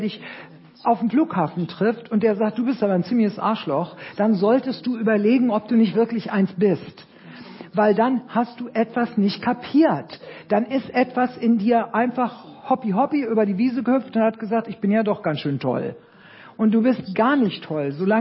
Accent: Berlin, Germany; born there; ich bin ein Kriegskind, bin im Krieg in Berlin geboren

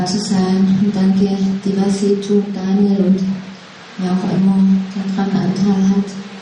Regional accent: Karlsruhe, Baden-Württemberg, Germany; Ich komme aus Karlsruhe oder in der Nähe von Karlsruhe.

